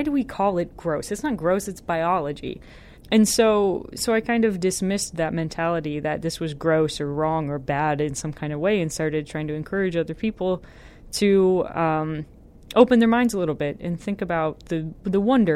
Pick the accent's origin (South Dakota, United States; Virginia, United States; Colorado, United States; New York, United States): South Dakota, United States; We didn't. I mean, I grew up in South Dakota.